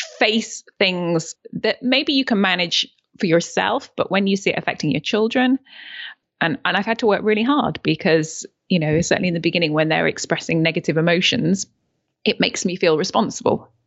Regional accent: Yorkshire and the Humber, United Kingdom; born there; I am from the UK. I was born in Yorkshire.

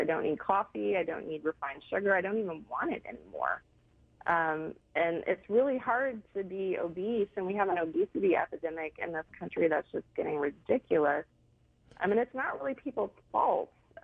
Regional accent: Houston, Texas, United States; also born or lived in Hawaii; now in Fort Worth, United States; I'm a Texas girl. I was born and raised in Houston. I spent many years of my life in Hawaii.

